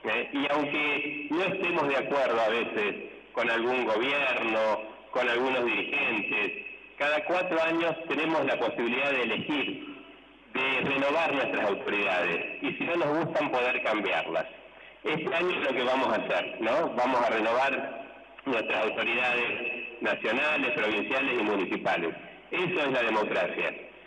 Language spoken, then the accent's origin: Spanish; Argentina; todos somos argentinos.